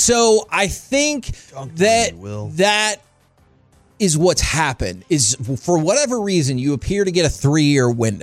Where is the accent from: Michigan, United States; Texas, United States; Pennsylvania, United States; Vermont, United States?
Texas, United States; We were all born and raised in the Metroplex.